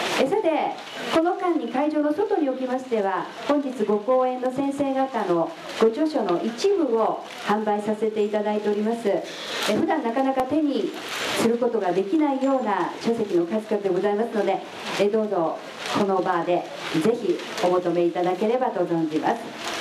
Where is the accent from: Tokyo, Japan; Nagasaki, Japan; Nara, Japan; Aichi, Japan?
Tokyo, Japan; 私も地元多摩丘陵で生まれ育った者の一人として、なんか改めてもう一度この町を見直したいなと、そんな気持ちになりました。